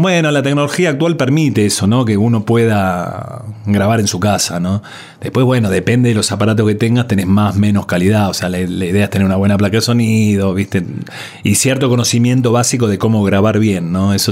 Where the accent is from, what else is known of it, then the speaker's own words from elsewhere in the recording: Buenos Aires, Argentina; Yo me crié en Buenos Aires, arranqué con una banda punk cuando era adolescente, viví un poco todos los primeros años de la democracia